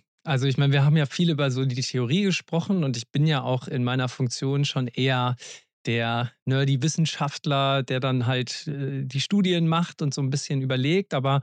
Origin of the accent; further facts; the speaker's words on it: Cologne, North Rhine-Westphalia, Germany; in meiner Heimatstadt in Köln